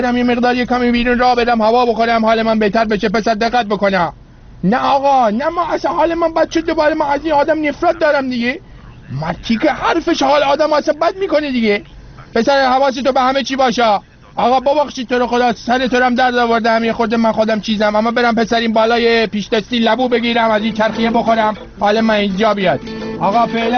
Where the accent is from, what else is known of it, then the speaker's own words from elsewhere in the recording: Rasht, Gilan, Iran; من بچه رشتم من یه زمانی ما توی رشت برای خودمون کندلاتی بودیم